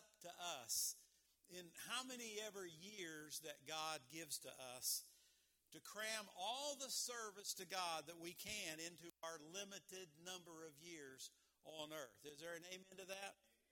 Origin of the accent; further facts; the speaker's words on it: West Virginia, United States; I'm from West Virginia. So we got Philippi, we got Philippi.